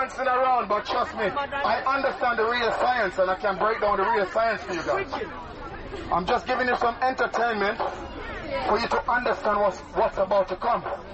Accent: Jamaica; accent: Jamaican; I know some of you probably don't understand my Jamaican accent, but I'm going to try and keep it as English as possible.

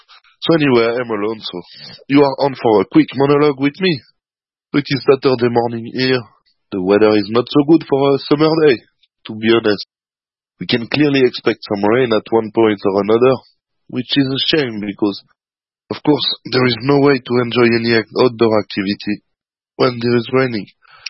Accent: Geneva, Switzerland; English is a second language; from Geneva, Switzerland.

